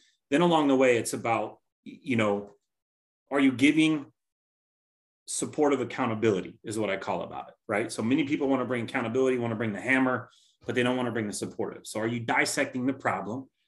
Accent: Tacoma, Washington, United States; Born and raised in Tacoma, Parkland area. Grew up in a single parent household.

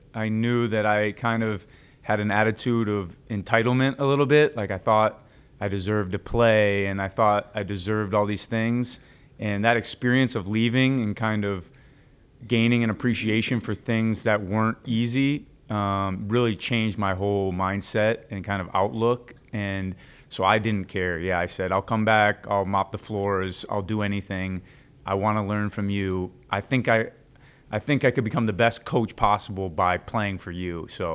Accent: Royal Oak, Michigan, United States; So just had a pretty storybook childhood growing up in Royal Oak, playing outside, you know, playing hockey in the street

